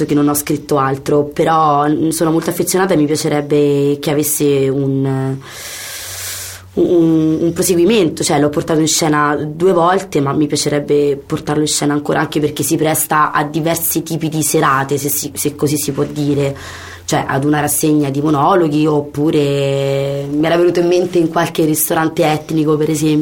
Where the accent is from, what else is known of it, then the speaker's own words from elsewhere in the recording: Rome, Lazio, Italy; però sono chiaramente romana, come si sente dal mio accento meraviglioso